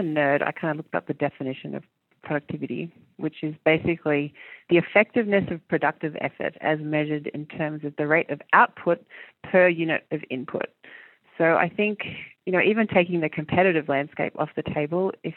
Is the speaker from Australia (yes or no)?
yes; Australia; also born or lived in New Zealand; But the reason I did it was because I moved countries when I was small from New Zealand to Australia, and I thought it was really good for me as a human.